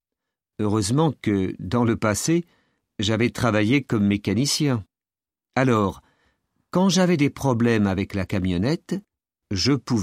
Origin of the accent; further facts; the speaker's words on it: Bordeaux, Nouvelle-Aquitaine, France; Mais après avoir passé mon enfance à Bordeaux, j'ai eu envie de voir le monde.